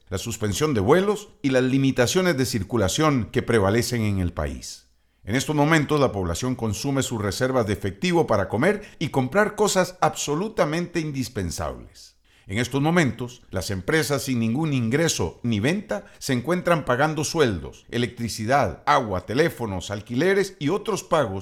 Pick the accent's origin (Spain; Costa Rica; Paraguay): Costa Rica; Somos los costarricenses quienes con nuestro consumo e impuestos a nuestro ingreso sufragamos los costos del Estado.